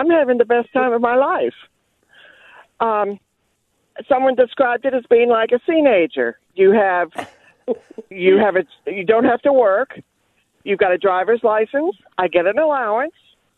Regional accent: Florida, United States; I'm from Florida. Who wants to be in Florida in the summer? So I'm in Wisconsin.

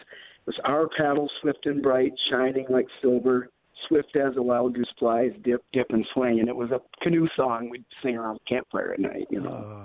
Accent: Wisconsin, United States; I grew up in the Scouts program down on the Wisconsin border by Dubuque on the Mississippi

